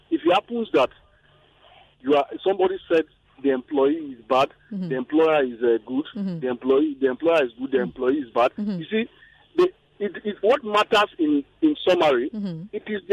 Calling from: Ikeja, Lagos, Nigeria; I'm calling from Ikeja.

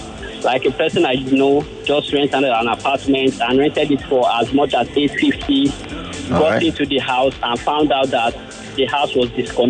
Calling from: Ajah, Lagos, Nigeria; I'm calling from Aja.

